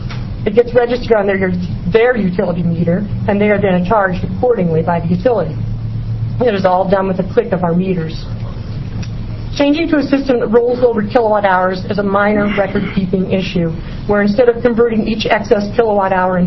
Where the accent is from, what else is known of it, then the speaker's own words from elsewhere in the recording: Medford, Oregon, United States; I'm from Medford, Oregon.